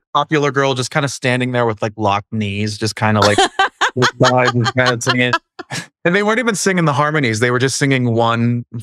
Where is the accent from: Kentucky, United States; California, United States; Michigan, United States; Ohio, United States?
California, United States; Studio City; also born or lived in Santa Monica; I was born in Santa Monica because that's where St. John's, the hospital is. But I was raised in Studio City, just a straight valley kid.